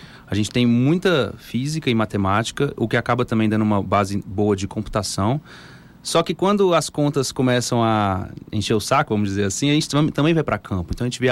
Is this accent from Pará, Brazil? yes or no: no; Minas Gerais, Brazil; eu sou de Minas, né? E o Rio Doce, que foi o rio mais afetado, passa na minha cidade.